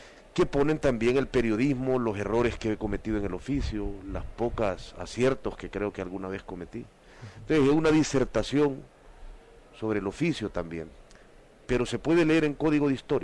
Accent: El Salvador; Sí, yo soy del Salvador, pero los últimos 13 años de mi carrera

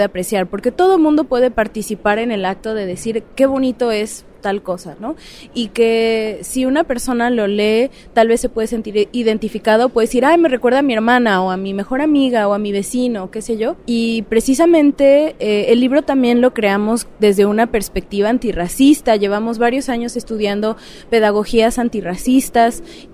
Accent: Veracruz, Mexico; Soy una persona afrodescendiente de los dos lados de mi familia, somos de Veracruz, y también fue muy importante para mí porque viviendo en Veracruz, ser una persona negra pues no es algo fuera de lo común o raro.

